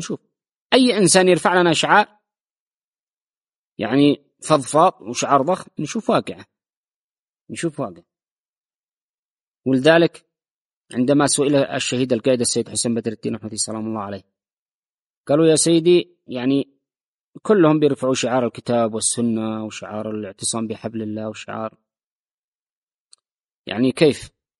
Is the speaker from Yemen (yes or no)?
yes; Yemen; إحنا كشعب يمني